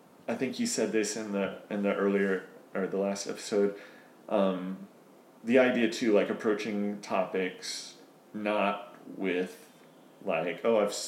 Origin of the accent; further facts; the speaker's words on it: Texas, United States; now in Charleston, United States; whether it's somebody from where we grew up in Texas or where we are now in Charleston, there's a lot of, it's a very, I don't know, Bible Belt-y region.